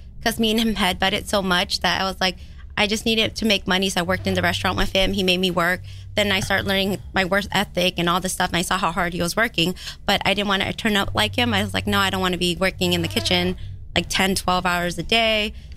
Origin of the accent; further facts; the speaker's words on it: California, United States; I grew up in Cali, yes.